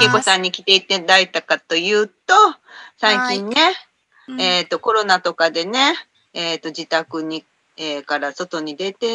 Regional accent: Osaka, Japan; 今日はね、私大阪なんですけど

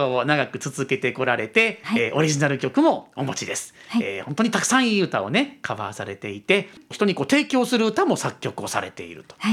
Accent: Osaka, Japan; ずっと生まれ育った大好きな大阪の魅力を皆さんと一緒に味わっていきたいなというふうに思っています

